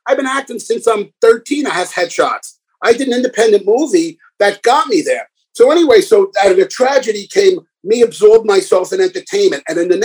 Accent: Bronx, New York, United States; So when I was a young kid, you know, growing up in the Bronx, like, my father was killed when I was like 3 or 4 years old.

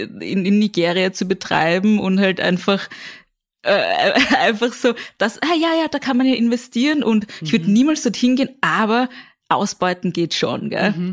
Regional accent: Vienna, Austria; ich komme aus dem 17. Bezirk.

